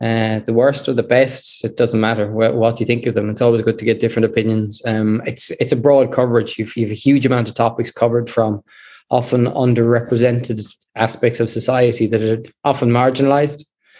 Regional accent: Dungarvan, County Waterford, Ireland; from Dungarvan, yeah.

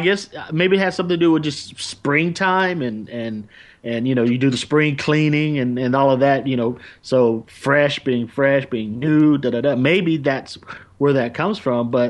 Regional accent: the South, United States; But growing up in the South, I don't know if it's still that way now.

